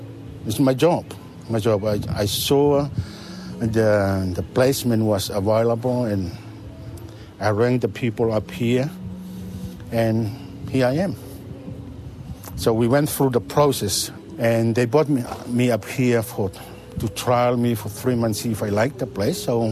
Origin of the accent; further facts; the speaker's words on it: Tonga; moved away as an adult; I grew up in Tonga. I just came here in 1989.